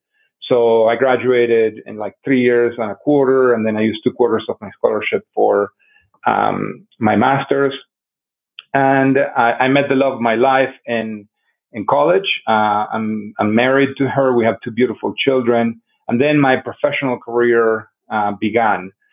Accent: Río Negro, Argentina; now in Denver, United States; I'm originally from Argentina. So my story sort of goes like this. I grew up in the Patagonia region of Argentina, a state called Rio Negro, an area that resembles Wyoming, Montana, Colorado. I live in Colorado now, in Denver, Colorado.

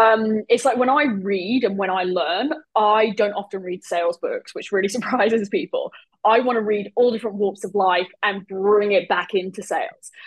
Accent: United Kingdom; And I'm not proud of that as a Brit.

